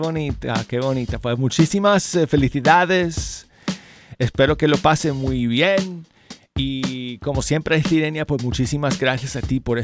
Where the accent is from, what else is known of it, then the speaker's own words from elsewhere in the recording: Denver, Colorado, United States; Oh, en mi ciudad natal.